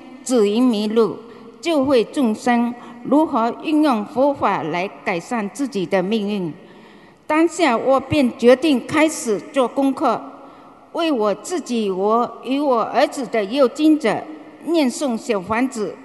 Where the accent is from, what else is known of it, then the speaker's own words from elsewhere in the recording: Malaysia; 我是来自马来西亚的